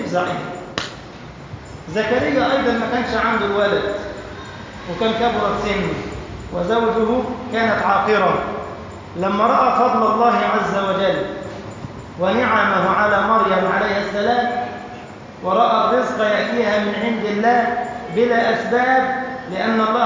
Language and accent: Arabic; Egypt; يمر على بلدنا مصر